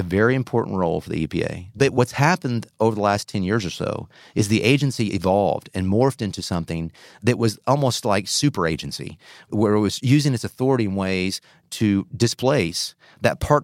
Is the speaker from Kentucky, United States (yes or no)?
yes; Kentucky, United States; so I grew up in Kentucky and spent most of my teenage years and through high school and into college aspiring to be a Major League Baseball player.